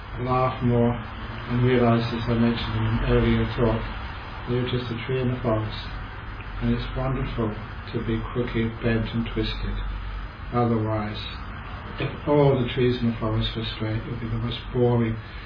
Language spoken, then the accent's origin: English; Australia; I'm from Australia